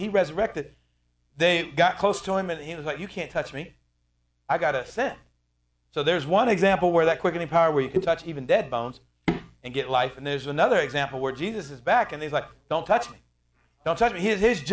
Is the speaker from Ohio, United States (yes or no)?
yes; Dayton, Ohio, United States; I'm from Dayton. No, we're at in Dayton by the base. Isn't that Fairborn? Oh, you know the area. Yep, that's where I'm from.